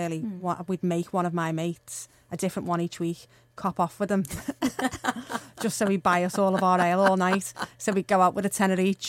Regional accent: Blundell Sands, North West England, United Kingdom; we do come from, like, quite a nice area. Like, people are surprised when I say I'm originally from Blundell Sands.

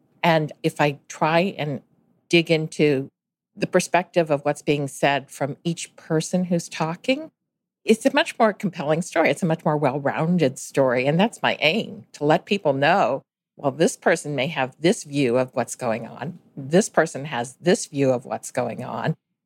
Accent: St. Louis, Missouri, United States; I grew up in St. Louis, Missouri, and had an opportunity to go back to St. Louis to work

